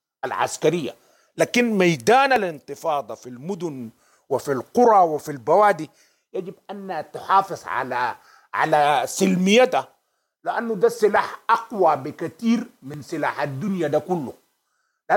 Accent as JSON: {"language": "Arabic", "country": "Sudan", "said": "إحنا كشعب سوداني"}